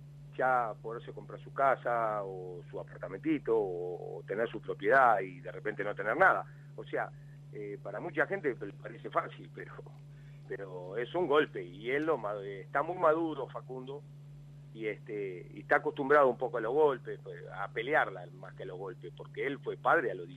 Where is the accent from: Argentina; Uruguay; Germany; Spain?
Uruguay; soy uruguayo